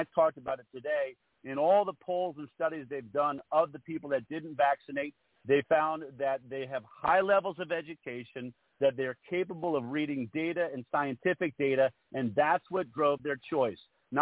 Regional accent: New York, United States; born there; I love New Yorkers. I was born in New York. I spent many, many years in New York.

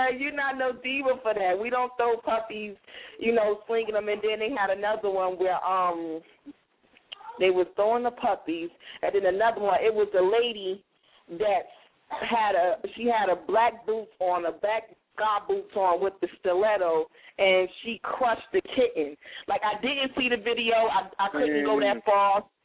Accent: Detroit, Michigan, United States; I'm from Detroit, baby.

